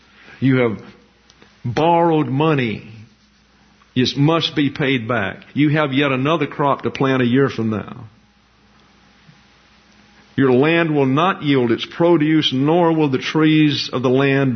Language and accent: English; Alabama, United States; I am from Lower Alabama, and I grew up in the city. I'm a city person.